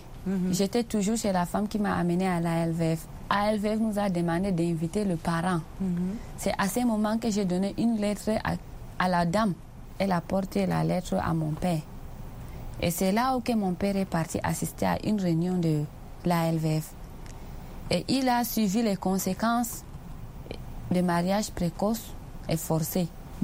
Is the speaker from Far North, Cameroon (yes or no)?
yes; Maroua, Far North, Cameroon; Je viens du Cameroun. Dans la région de l'extrême nord, Maroua.